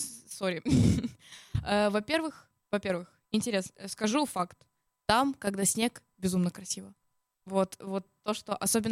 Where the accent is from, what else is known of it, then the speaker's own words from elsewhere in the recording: Odesa, Odesa Oblast, Ukraine; Я из Одессы, как и Давид. Мы с одного города, с одной улицы.